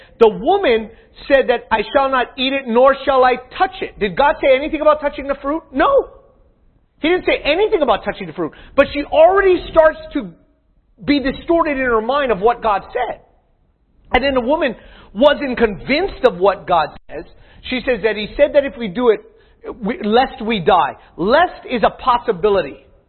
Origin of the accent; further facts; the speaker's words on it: Hawaii, United States; I don't know if it knew I was from Hawaii, but it put a pineapple in the bottom left corner.